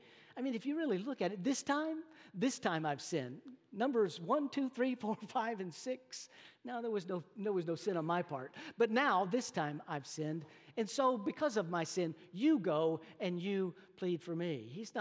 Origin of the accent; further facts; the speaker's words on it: Texas, United States; I come from North Texas, you know that. There are two certainties, two absolutes in North Texas.